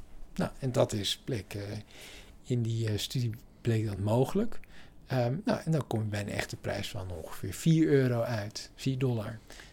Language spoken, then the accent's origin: Dutch; Mexico; now in Netherlands; Nou, ik kom uit Mexico. Ben daar geboren, voor de helft Mexicaan.